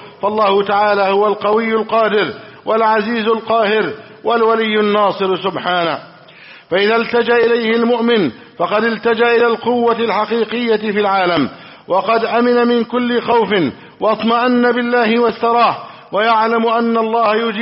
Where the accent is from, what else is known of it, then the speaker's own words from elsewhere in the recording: Egypt; اللهم احفظ بلدنا مصر